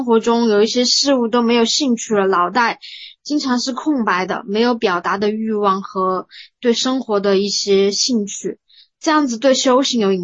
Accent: Sichuan, China; 我是来自四川的

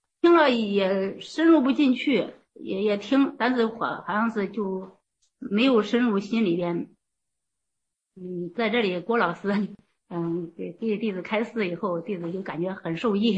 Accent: Xinzheng, Henan, China; 我也是河南的，河南新郑的

